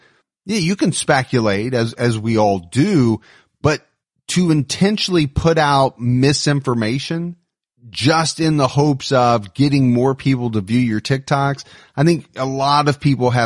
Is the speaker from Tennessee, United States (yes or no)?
no; Florida, United States; We're from Florida too and wanted to stop and say hi